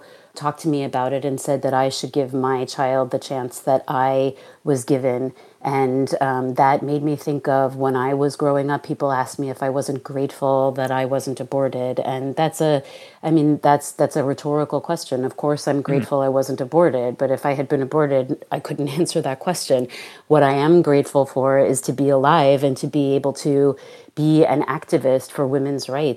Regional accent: New York, United States; born there; I was born in New York, where since 1970, abortion was safe and legal.

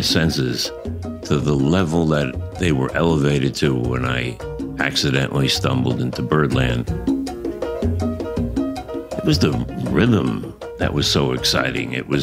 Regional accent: New York, United States; now in New Jersey, United States; I was born in the Bronx, New York, and I lived there for about 23 years before I moved to New Jersey with the express purpose of building bongos.

